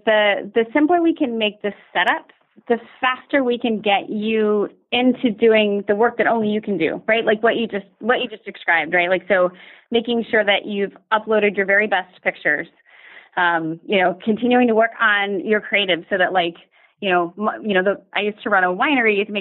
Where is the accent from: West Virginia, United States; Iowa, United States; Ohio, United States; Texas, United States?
Texas, United States; Dallas; I'm originally from Dallas